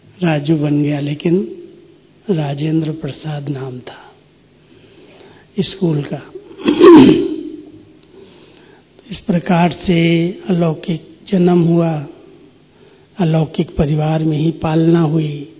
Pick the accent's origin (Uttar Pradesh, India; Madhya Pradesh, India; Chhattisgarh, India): Uttar Pradesh, India; कानपुर के पास ही हमारा गांव है